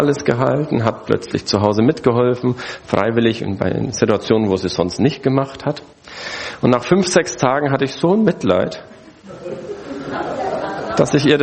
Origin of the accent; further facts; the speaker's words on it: Brazil; now in Germany; Ich bin ja in Brasilien aufgewachsen, habe dort den Führerschein gemacht